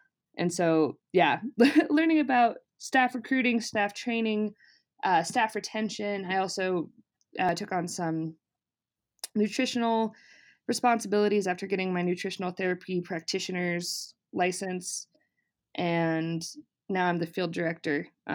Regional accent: Colorado, United States; moved away as an adult; I grew up in Colorado and moved to Oregon to go to school

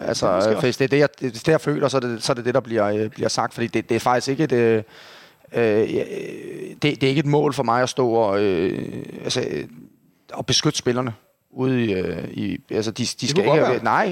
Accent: Copenhagen, Capital Region of Denmark, Denmark; jeg er ung, og jeg er københavner, og jeg er KB'er

